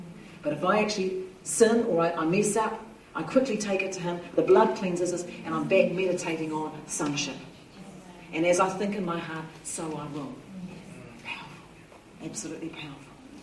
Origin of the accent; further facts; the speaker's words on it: Auckland, New Zealand; I grew up in Devonport in Auckland, and when I grew up, it was very traditional for New Zealanders to all be sent to Sunday school.